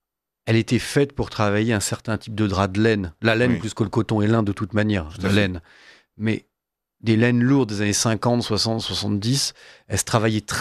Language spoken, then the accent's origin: French; Bayonne, Nouvelle-Aquitaine, France; Je viens de Bayonne, donc moi, j'ai aucun problème avec ça.